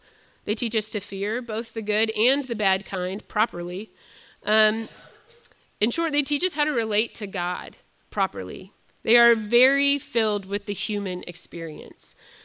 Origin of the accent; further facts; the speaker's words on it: Illinois, United States; I'm originally not from Kentucky. I'm from Northern Illinois. When I graduated from college, both my parents moved to Kentucky